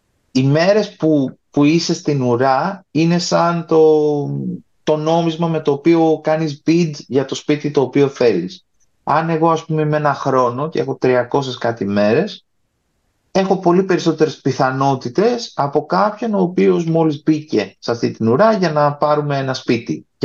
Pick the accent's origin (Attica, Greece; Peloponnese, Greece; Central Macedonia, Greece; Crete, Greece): Central Macedonia, Greece; Thessaloniki; moved away; κάθε φορά που πηγαίνω, όχι στη Θεσσαλονίκη, στην πόλη μου, βλέπω ότι οι τιμές πλησιάζουν επικίνδυνα τις τιμές εδώ πέρα